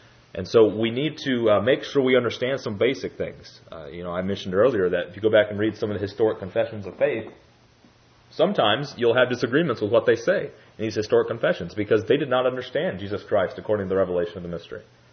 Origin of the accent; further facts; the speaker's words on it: United States; I'm an American. I believe in the Bill of Rights, this sort of thing.